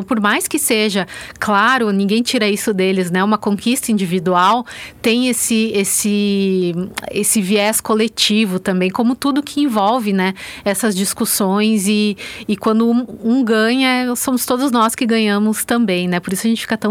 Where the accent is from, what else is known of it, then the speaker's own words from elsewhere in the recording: Rio Grande do Sul, Brazil; como vocês podem ter notado pelo meu sotaque, né, eu não sou daqui, não sou alagoana, eu sou gaúcha, né, então a minha formação foi lá no Rio Grande do Sul, na minha graduação e no meu mestrado em filosofia, e o meu doutorado eu fiz no exterior, né, na França.